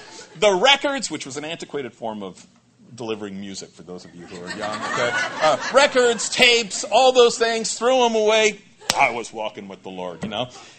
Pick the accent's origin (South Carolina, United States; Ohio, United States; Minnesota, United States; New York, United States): New York, United States; Long Island; when I was growing up on Long Island, my dad and I would always go out to the Sound, and we'd go fishing